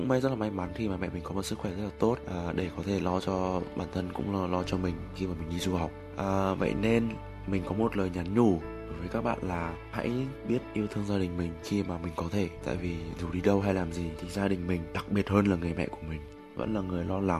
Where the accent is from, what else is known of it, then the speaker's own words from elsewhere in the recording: Hanoi, Vietnam; now in Melbourne, Australia; năm nay mình 20 tuổi, mình đến từ Hà Nội. Và hiện tại mình đang là học sinh của trường đại học RMIT ở Melbourne.